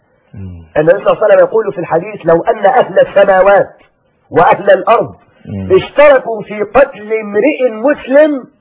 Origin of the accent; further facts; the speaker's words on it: Egypt; احفظ بلدنا مصر